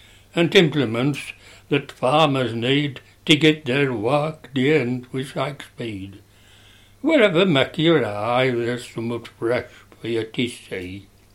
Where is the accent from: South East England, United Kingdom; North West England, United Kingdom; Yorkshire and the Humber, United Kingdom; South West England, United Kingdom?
Yorkshire and the Humber, United Kingdom; Stokesley; born and bred in Stokesley, actually a farmer's son